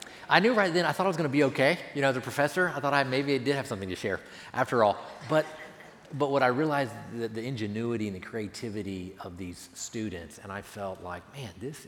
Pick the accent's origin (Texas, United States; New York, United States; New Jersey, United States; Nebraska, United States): Texas, United States; San Antonio; also born or lived in Scotland; now in Longview, United States; Even though I grew up in San Antonio, Bonnie grew up in Bryan College Station, I had never been to Longview.